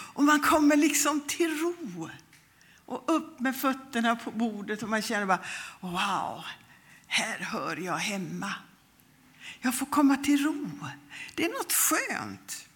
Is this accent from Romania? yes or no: no; India; och då tänker jag på min barndom i Indien